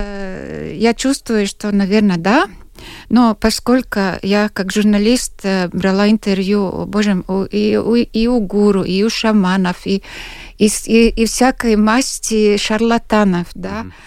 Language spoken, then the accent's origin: Russian; Latgale, Latvia; Я как человек из Латгалии